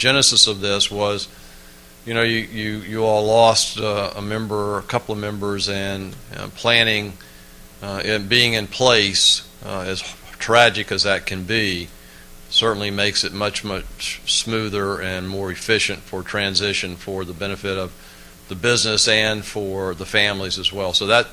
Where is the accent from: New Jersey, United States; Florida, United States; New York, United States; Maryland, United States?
Florida, United States; We are from Florida, and there's a little storm out in the Atlantic Ocean that John and I are trying to make a 125 flight with Southwest to get back to Orlando.